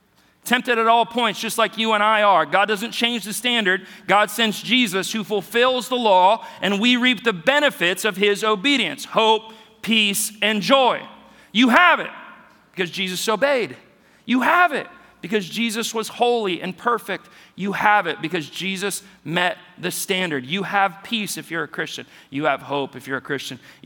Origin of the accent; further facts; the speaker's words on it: Ohio, United States; I grew up in Northeast Ohio rooting for the Browns.